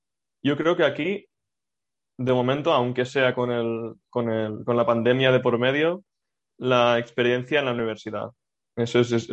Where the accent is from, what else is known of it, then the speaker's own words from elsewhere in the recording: Sort, Catalonia, Spain; soy de Sort y hice mi bachillerato también ahí.